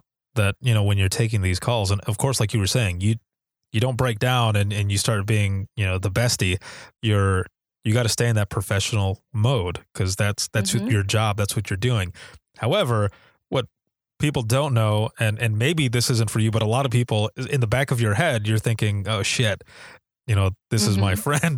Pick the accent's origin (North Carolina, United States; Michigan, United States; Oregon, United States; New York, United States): Michigan, United States; Finnville; I grew up in Allegan County. So on the west side of that county, I knew everyone. And I grew up in a small town called Finnville.